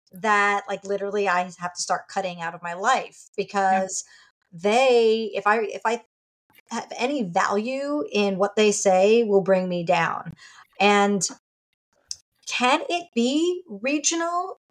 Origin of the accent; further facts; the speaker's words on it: New York, United States; Now, okay, growing up, I'm a New Yorker.